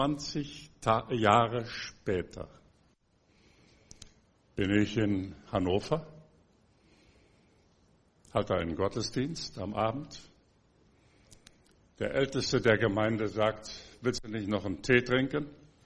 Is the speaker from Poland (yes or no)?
yes; Poland; now in Germany; Wir sind ja von Polen rüber gemacht. Wir haben nicht so das Deutsch gesprochen, wie man hier im Rheinland tut.